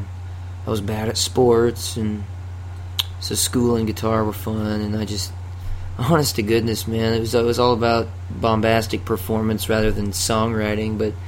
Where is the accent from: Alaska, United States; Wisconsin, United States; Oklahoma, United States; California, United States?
Oklahoma, United States; Tulsa; also born or lived in Reno / Norman; Yeah, I was born in Reno, Nevada, but I grew up in Tulsa and then lived there for most of my life. And I lived for almost 8 years in Norman, Oklahoma.